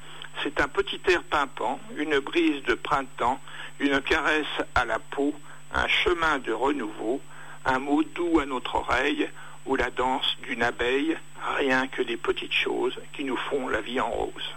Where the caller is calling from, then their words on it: Île-de-France, France; je suis de Brie et je téléphone pour la première fois